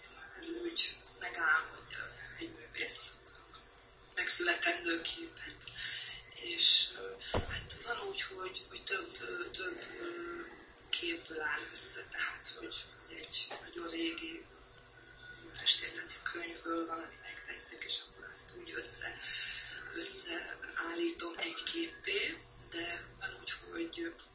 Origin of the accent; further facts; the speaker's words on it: Székesfehérvár, Fejér, Hungary; born there; Itt Székesfehérváron születtem, és itt is élek, itt van a műtermem, a családi házban, úgyhogy otthon alkotok.